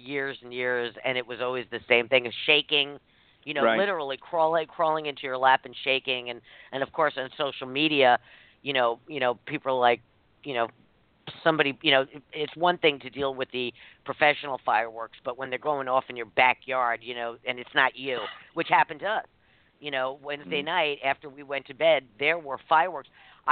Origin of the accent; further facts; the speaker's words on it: New York City, New York, United States; Well, we used to get growing up in New York, we used to have a lot of fun.